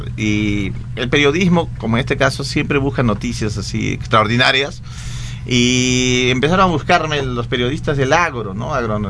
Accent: Cusco, Peru; now in Lima, Peru; yo como provinciano serranazo, porque soy del Cusco, vine y ascendí a la capital, ¿no? Con la idea de estudiar arte

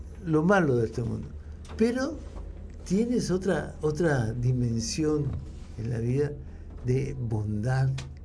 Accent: Lima, Peru; yo he sido dramáticamente asmático de niño, como buen limeño, ¿no?

